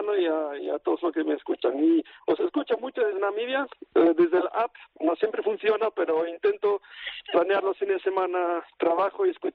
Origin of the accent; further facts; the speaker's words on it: Pontevedra, Galicia, Spain; moved away; De Pontevedra